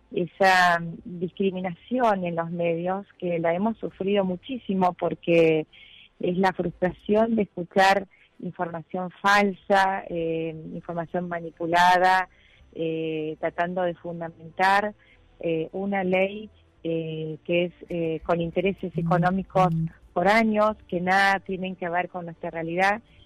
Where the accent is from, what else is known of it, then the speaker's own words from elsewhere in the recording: Argentina; como argentinos, este despertar es poder ahora seguir trabajando juntos